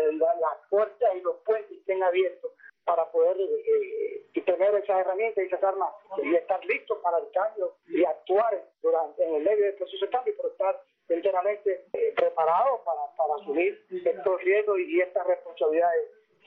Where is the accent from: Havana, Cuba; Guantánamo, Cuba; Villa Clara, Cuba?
Guantánamo, Cuba; Baracoa; born there; en Baracoa, la ciudad donde yo nací, en el barrio de la playa